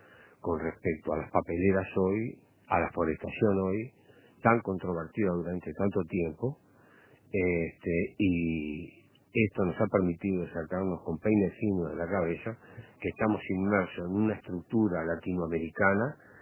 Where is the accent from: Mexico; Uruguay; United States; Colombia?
Uruguay; nosotros sintamos que los uruguayos somos uruguayos